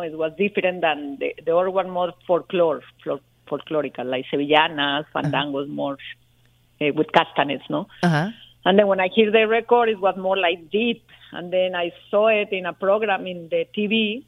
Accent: Guadalajara, Jalisco, Mexico; English is a second language; also born or lived in Torreón / Mexico City; I was living in Guadalajara in Mexico. I'm from Mexico. Mm-hmm. From Torreón, but then I grew up in Guadalajara, and then later I moved to Mexico City because it was more kind of more professional, no?

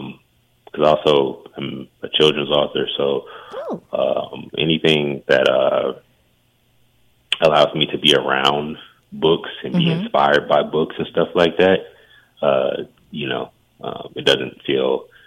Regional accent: Vallejo, California, United States; I'm from the Bay Area. I'm from Vallejo.

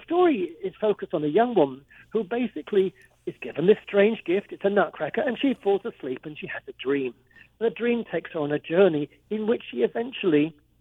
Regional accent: London, United Kingdom; also born or lived in Netherlands / England; Well, I have a very extraordinary story because I grew up in London

